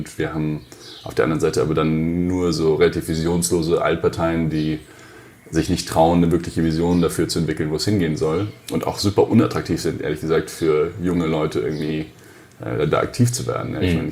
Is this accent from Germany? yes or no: yes; Hesse, Germany; Aber ich bin einfach ganz normal aufgewachsen in der Nähe von Frankfurt in Hesse.